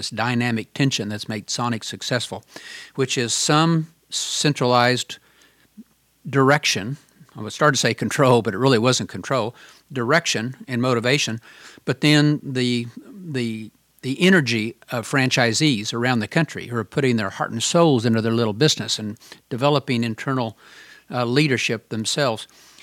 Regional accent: Oklahoma, United States; people would know I either wrote the book or I was from Oklahoma.

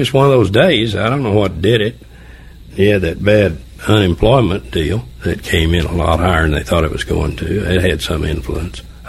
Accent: Oklahoma, United States; You know, this is Oklahoma, and I'm from Oklahoma.

